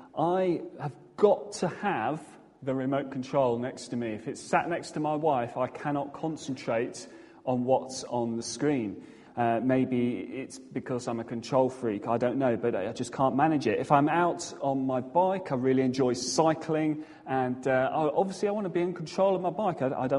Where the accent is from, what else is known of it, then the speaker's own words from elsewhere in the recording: South East England, United Kingdom; I'm from the New Forest